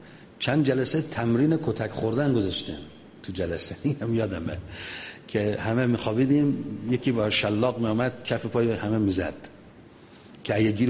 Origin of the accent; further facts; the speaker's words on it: Mashhad, Razavi Khorasan, Iran; ما مشهدی هستیم دیگه،